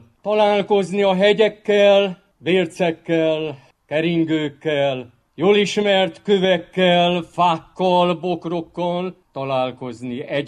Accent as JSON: {"language": "Hungarian", "town": "Erdőszentgyörgy", "region": "Mureș County", "country": "Romania", "tie": "born or raised there", "said": "akik itt születtünk, de elmondjuk, jó látni egymást még. Jó hallani az emlékeket, felidézni az arcokat, jó megállni itt, ezen a földön, ahol felnőttünk, emberré váltunk"}